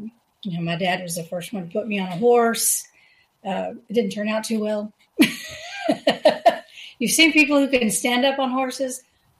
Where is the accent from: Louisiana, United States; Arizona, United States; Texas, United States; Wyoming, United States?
Louisiana, United States; now in Nashville, United States; But my dad was stationed in the Army in Louisiana and met my beautiful mother. And he just, he was not going to let her get away. So he married her and they raised a family here.